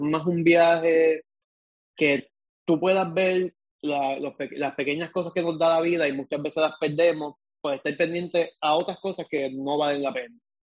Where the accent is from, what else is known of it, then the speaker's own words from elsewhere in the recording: Naranjito, Puerto Rico; soy natural de Naranjito.